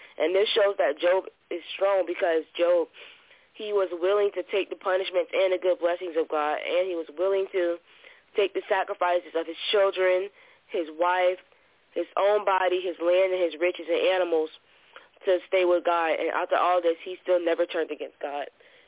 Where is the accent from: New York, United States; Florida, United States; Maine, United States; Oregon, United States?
Florida, United States; Jacksonville; I'm from Jacksonville, Florida.